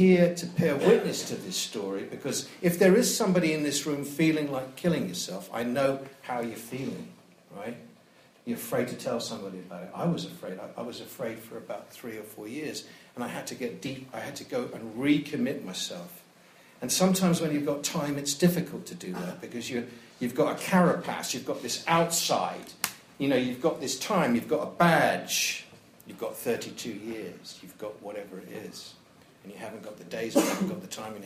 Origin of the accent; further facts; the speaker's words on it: United States; I'm an American lawyer, I'm an English barrister